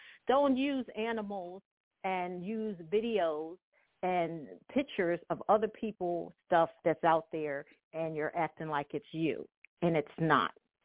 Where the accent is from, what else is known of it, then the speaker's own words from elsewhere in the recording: United States; I'm an American and you're an American.